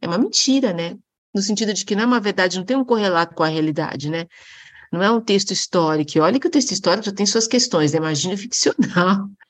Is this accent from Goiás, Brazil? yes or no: no; São Bernardo do Campo, São Paulo, Brazil; lá em São Bernardo do Campo, onde eu fui criada